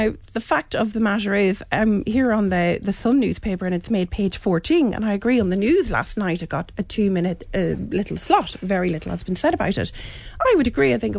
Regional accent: Ireland; I think it's very important for us as Irish people that we are standing in solidarity with the French people.

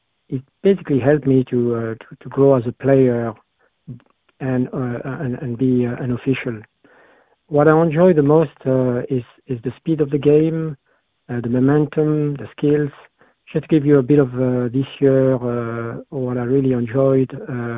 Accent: Paris, Île-de-France, France; English is a second language; now in Carrigart, Ireland

